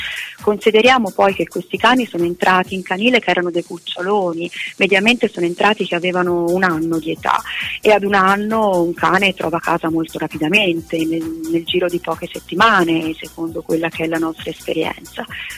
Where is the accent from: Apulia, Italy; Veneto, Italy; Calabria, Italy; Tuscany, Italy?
Tuscany, Italy; Pisa; Sì, sono di Pisa e sono vegana da poco più di un anno